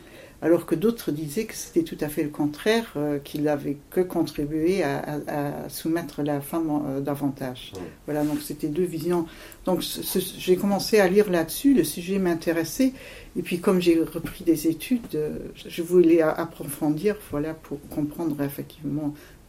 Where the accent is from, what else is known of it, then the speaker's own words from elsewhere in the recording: Luxembourg; Je suis luxembourgeoise.